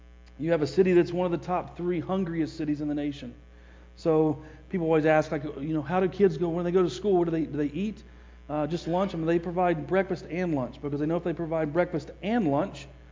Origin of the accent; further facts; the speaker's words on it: North Carolina, United States; I grew up in North Carolina, but I still pull for my team in the city